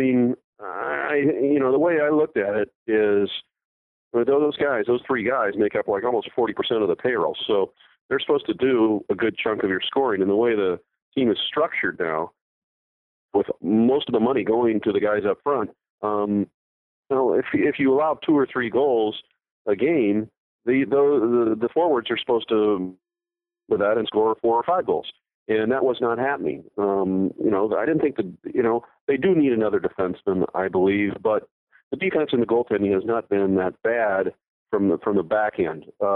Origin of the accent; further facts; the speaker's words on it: Ohio, United States; I played pond hockey as a kid growing up in Ohio.